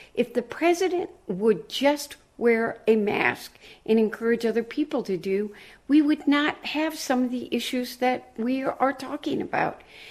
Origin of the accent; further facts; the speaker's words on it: Dearborn, Michigan, United States; A steel plant that's here in my hometown of Dearborn, AK Steel, several weeks ago shut down another line.